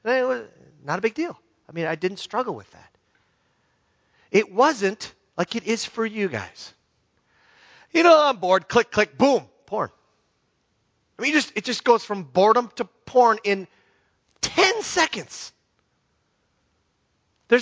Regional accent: Hibbing, Minnesota, United States; I was raised in Hibbing, Minnesota, which is Hickville. And I love Hibbing. It's a great place.

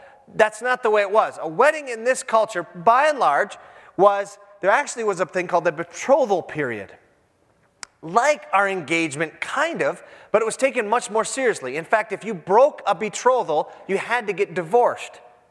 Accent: Minnesota, United States; Now I'm from the Iron Range, and beer is pretty similar.

